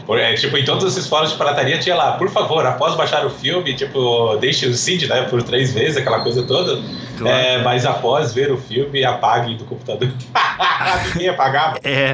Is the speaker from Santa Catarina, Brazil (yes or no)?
yes; Florianópolis, Santa Catarina, Brazil; now in São Paulo, Brazil; Eu sou de Floripa, nascido e criado em Floripa. Daí em 2010 eu vim pra São Paulo. Em 2004, se não me engano, voltei por menos de um ano pra Floripa, voltei de novo pra São Paulo. E agora eu tô voltando de vez.